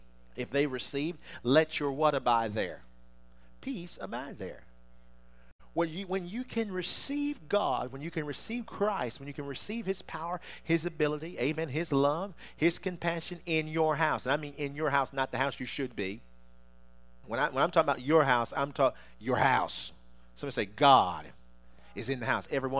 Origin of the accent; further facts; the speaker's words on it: Washington, District of Columbia, United States; I'm from Washington, D.C. area, and there was one time when they just decided to refurbish the whole city.